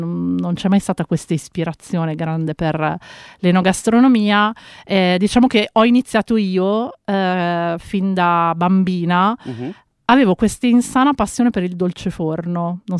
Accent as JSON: {"language": "Italian", "town": "Busto Arsizio", "region": "Lombardy", "country": "Italy", "said": "perché sono di Busto Arsizio."}